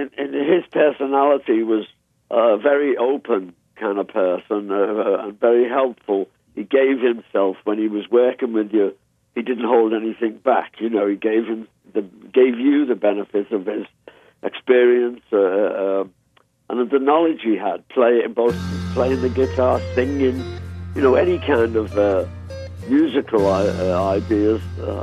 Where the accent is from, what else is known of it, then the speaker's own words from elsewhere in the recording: Liverpool, North West England, United Kingdom; Tommy and I grew up in Liverpool.